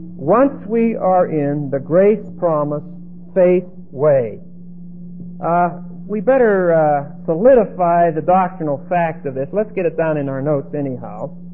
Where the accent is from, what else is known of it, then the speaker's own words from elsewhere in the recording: Pennsylvania, United States; I'm from Pennsylvania, Dutch, French, Scotch, Irish family